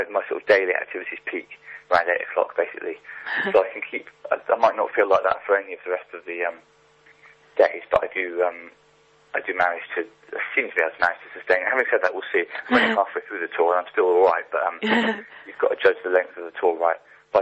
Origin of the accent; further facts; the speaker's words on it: Bristol, South West England, United Kingdom; I lived in Bristol, I grew up in Bristol